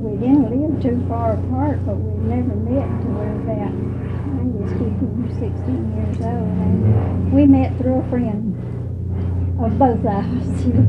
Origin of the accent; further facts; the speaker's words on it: South Alamance, North Carolina, United States; born there; No, I wasn't born in Hall River. Right. I was born in South Alamance. They moved back to where his home was, mm-hmm. South Alamance County. And I was born down there.